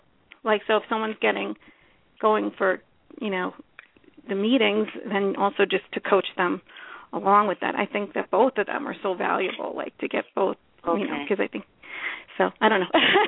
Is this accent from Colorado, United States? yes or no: yes; Colorado, United States; I am from Colorado. You're right.